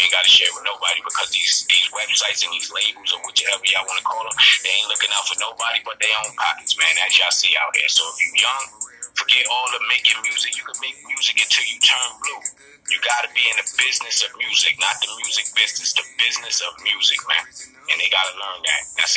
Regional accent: New York, United States; growing up in New York, you know, back in the day, late 90s, early 2000s

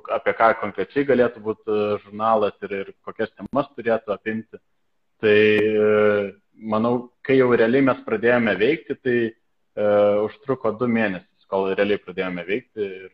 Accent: Kaunas, Kaunas County, Lithuania; Aš esu iš Kauno.

